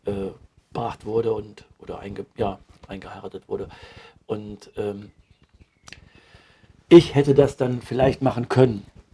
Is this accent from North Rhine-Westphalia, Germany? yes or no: yes; Düsseldorf, North Rhine-Westphalia, Germany; born there; Ich bin in Bilk geboren. In Bilk geboren und dann in den ersten 6 Jahren in Bilk gewesen. Das ist die Burghofstraße.